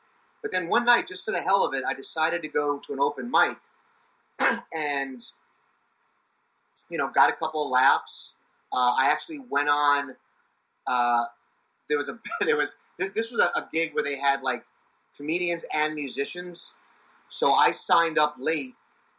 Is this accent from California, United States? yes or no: no; New York, United States; also born or lived in Baltimore; I had moved there from Baltimore. I'm originally from New York, but anyway, so we ended up in Baltimore.